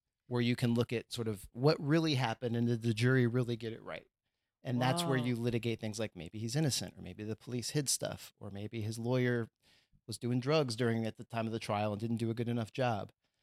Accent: Texas, United States; I'm from Texas. And okay. I grew up seeing folks or hearing about folks getting executed. Capital punishment in Texas is a big deal.

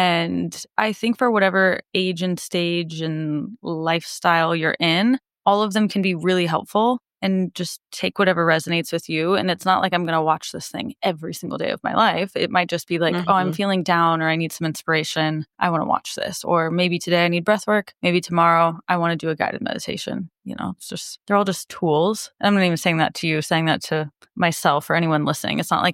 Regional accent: Midwest, United States; it's like the one time as a Midwesterner when you're like, oh, actually, I do want it to be like, cold and snow.

